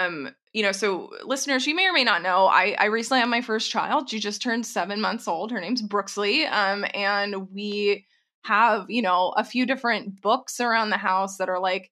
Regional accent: Texas, United States; I grew up in Tornado Alley. I'm from Texas originally.

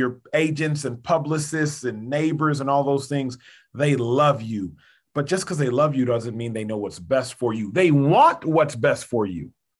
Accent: Nigeria; I am the son of Nigerian parents, born and raised in Nigeria.

